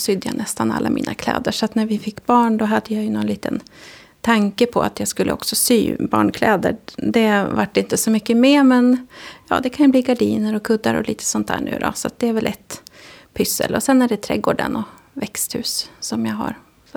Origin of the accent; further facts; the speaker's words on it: Uppsala, Uppsala County, Sweden; also born or lived in Karlskoga; now in Västerås, Sweden; Jag är uppväxt i Uppsala. Så att jag har jobbat i Uppsala.